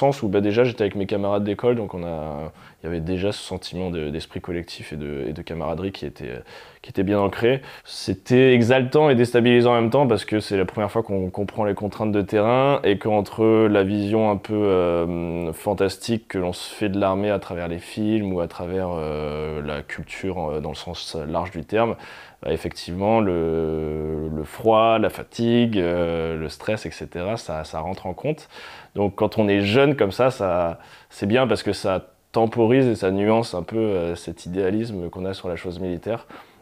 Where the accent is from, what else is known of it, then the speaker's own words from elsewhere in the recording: Martinique, France; born there; j'ai 33 ans, je suis né en Martinique.